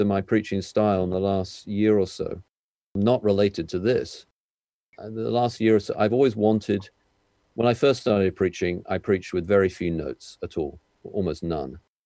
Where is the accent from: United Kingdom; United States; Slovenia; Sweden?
United Kingdom; obviously I'm British